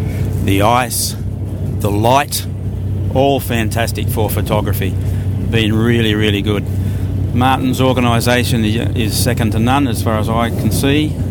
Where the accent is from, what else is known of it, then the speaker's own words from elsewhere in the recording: Newcastle, New South Wales, Australia; from Newcastle in Australia.